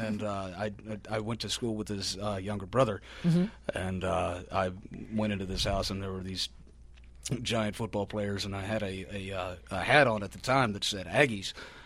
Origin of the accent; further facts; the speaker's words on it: Texas, United States; I am originally from Texas.